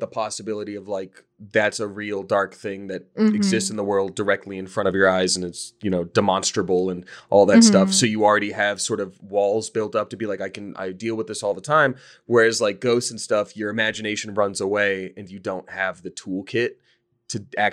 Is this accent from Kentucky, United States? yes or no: no; Georgia, United States; because I grew up in Georgia, same thing